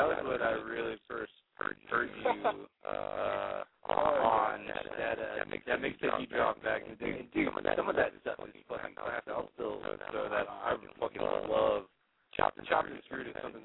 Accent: Arlington, Texas, United States; I grew up in Arlington, which, for those who don't know, that is a suburb of Fort Worth and Dallas.

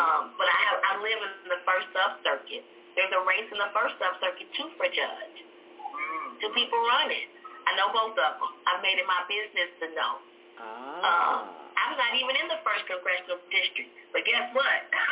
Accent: Indianapolis, Indiana, United States; I love living over here. I live on South Shore. I live in South Shore. And, you know, like I said, I'm from Indianapolis. I've seen things change. I'm 52.

